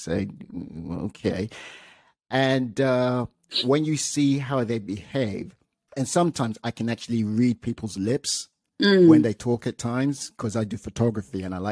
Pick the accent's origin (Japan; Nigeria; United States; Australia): Nigeria; Well, take it from someone who's also married to a Tamilian, and I'm Nigerian.